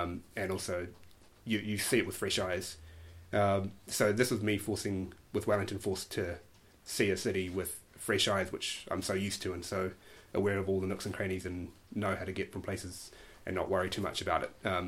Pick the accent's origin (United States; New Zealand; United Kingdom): New Zealand; Hutt, Wellington; So I grew up in Wellington, grew up in the hut and moved to Wellington when I was at uni.